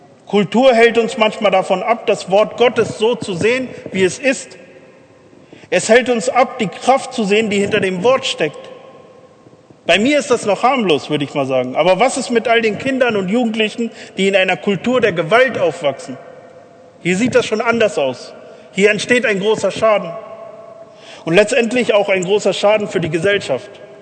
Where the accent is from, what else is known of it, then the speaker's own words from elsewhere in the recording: Germany; born there; Ich bin in Deutschland geboren